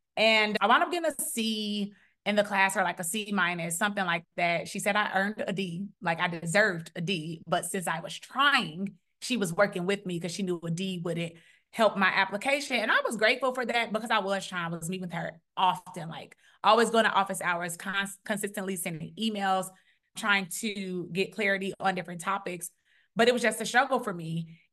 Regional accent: Chicago, Illinois, United States; But it was mainly, okay, I'm from Chicago. I'm from a big city. I have to go to another big city.

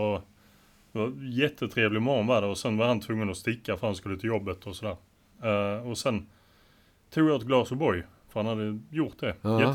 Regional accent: Ängelholm, Skåne, Sweden; Jag föddes på Ängelholms sjukhus och jag bor 1 kilometer därifrån.

